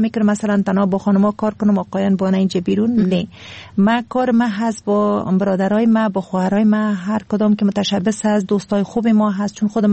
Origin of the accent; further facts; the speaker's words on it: Kabul, Afghanistan; خودم از کابل هستم